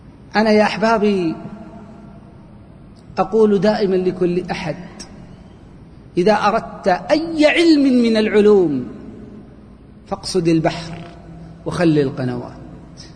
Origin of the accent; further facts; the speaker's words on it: Saudi Arabia; عندنا في السعودية هنا أضبط أهل الجزيرة للقرآن